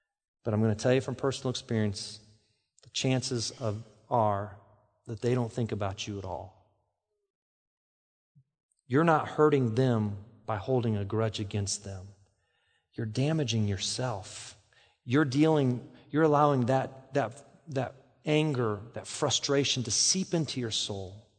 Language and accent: English; Indiana, United States; I'm from Indiana, so we have lots of Amish families around us.